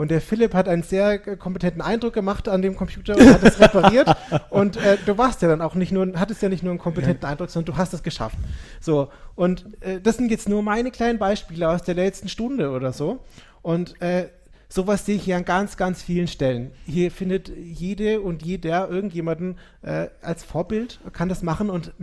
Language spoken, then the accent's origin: German; Nuremberg, Bavaria, Germany; Weil wir sind aus Nürnberg, da gibt es den Christkindlesmarkt